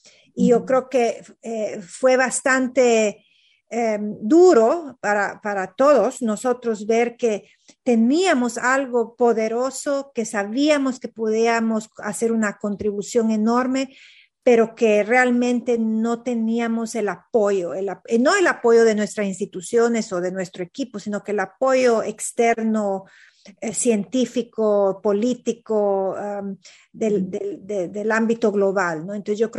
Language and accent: Spanish; Honduras; especialmente para la mujer hondureña o nosotros como mujeres y como latinoamericanas, es nunca olvidarnos de nuestra inteligencia cultural y de dónde venimos